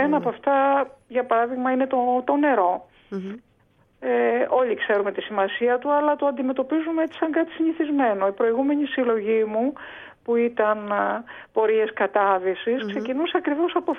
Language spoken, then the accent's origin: Greek; Amaliada, Western Greece, Greece; born or raised there